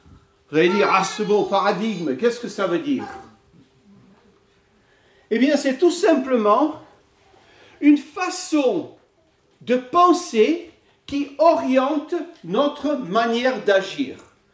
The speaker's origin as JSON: {"language": "French", "country": "United States", "second_language": "French", "said": "Mon épouse, c'est une Américaine, moi je suis Américain, mais c'est une Américaine comme moi. On a un passeport bleu, mais on a vécu partout dans le monde. On vit jamais aux États-Unis."}